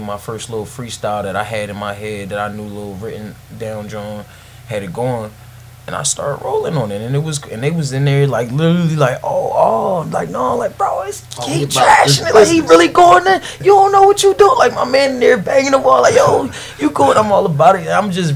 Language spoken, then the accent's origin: English; Philadelphia, Pennsylvania, United States; I'm from Kensington, Allegheny. Like, I mean, I grew up.